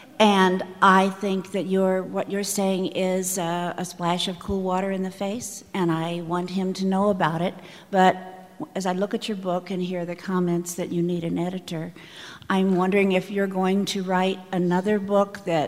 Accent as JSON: {"language": "English", "town": "St. Louis", "region": "Missouri", "country": "United States", "lives_now": "Carterville, United States", "said": "I'm formerly from St. Louis and currently from Carterville, Illinois, which is down by Carbondale."}